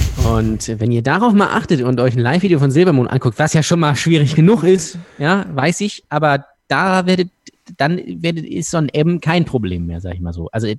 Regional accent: Germany; Wir sind ja Deutsche.

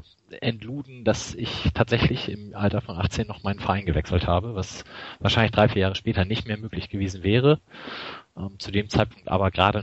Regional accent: Bremen, Germany; Ich bin 76 in Bremen geboren

